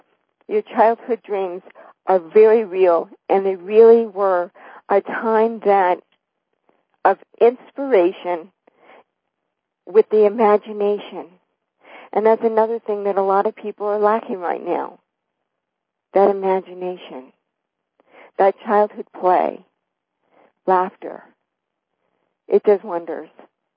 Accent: Los Angeles, California, United States; I've always lived on west of the Mississippi, and I grew up in Los Angeles, where it's so separate.

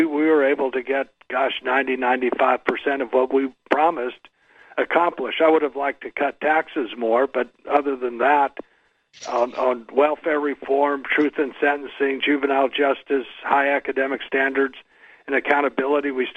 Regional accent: Whittier, California, United States; born there; At any rate, I was born in Whittier, California.

